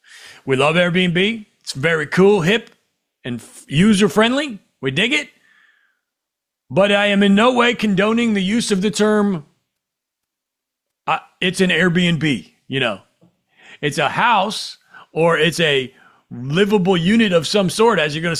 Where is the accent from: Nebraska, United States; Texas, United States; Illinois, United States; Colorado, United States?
Nebraska, United States; I'm from Nebraska, which is right next door. I literally grew up 5 minutes from Iowa